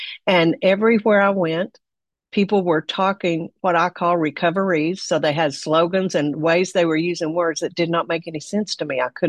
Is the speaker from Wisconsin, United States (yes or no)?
no; Texas, United States; And first of all, I'm from Texas. And so we think we're bigger, badder, smarter, faster.